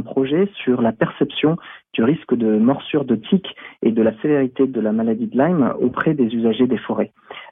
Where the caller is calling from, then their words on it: Versailles, Île-de-France, France; de Versailles.